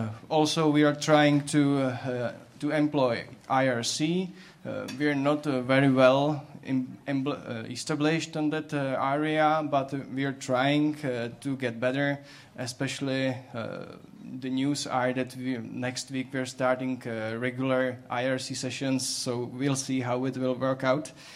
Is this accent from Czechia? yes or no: yes; Czechia; English is a second language; I'm from Czech Republic.